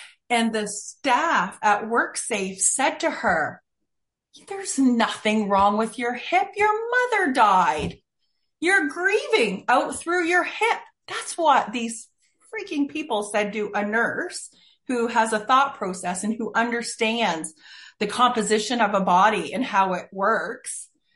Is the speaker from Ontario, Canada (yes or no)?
no; Plaster Rock, New Brunswick, Canada; sometimes there's somebody from Plastrock, from my hometown, that comes across and my desk.